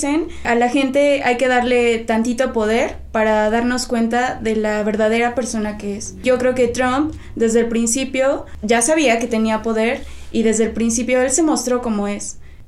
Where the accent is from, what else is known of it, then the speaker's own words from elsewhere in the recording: Mexico; como hermanos mexicanos que somos.